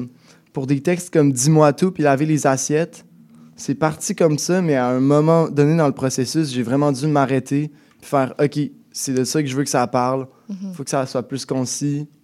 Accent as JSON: {"language": "French", "town": "Quebec City", "region": "Quebec", "country": "Canada", "said": "Ah, excusez, je viens de Québec, fait que je dis la bus."}